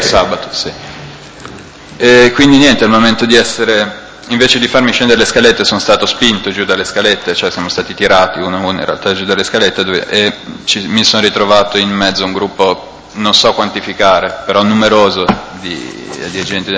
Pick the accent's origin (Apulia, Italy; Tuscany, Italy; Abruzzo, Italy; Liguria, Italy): Liguria, Italy; Savona; born there; sono nato a Savona il 2 gennaio del 1982.